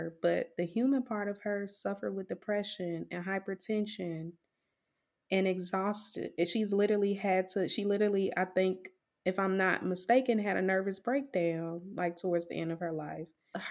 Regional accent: Mississippi, United States; growing up in Mississippi, I don't know about you, Leah. I know we live in the same region of Mississippi. We're not from the Delta.

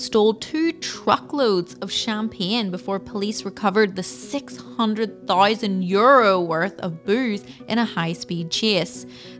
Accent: Northern Ireland, United Kingdom; Patrick Kielty and I have a lot in common because we're both Northern Irish.

